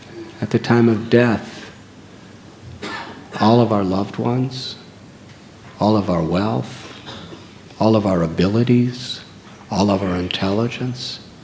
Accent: United States; I'm from the United States, and when I went to school, I don't know how things are taught these days, I went to school in the 50s and 60s.

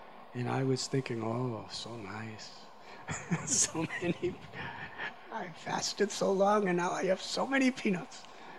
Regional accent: United States; And because I was from America, 1 rupee in those days was, there was 8 rupees to a dollar in those days.

